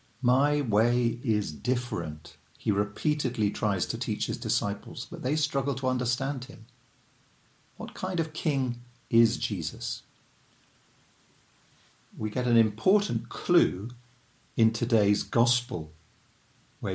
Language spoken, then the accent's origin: English; England, United Kingdom; I, as an Englishman, am a subject of one of the few surviving kingdoms of the modern world, the United Kingdom.